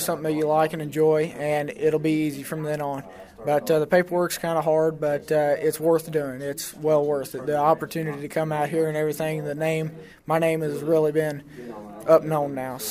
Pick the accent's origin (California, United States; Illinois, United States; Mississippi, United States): Illinois, United States; Greenville; Greenville, Illinois, Bond County.